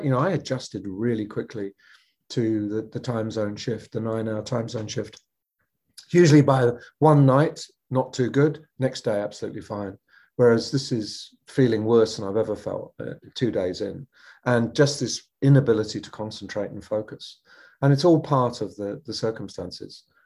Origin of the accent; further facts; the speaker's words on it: Australia; As an Australian citizen, to be treated like we've been treated